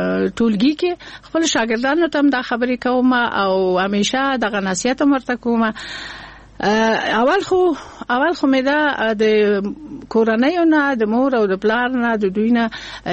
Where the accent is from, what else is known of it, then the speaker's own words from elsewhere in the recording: Kabul, Afghanistan; مونږ دغه په دغه ماحول کابل کې رالوی شو یو کورنۍ و ادبي کورنۍ ده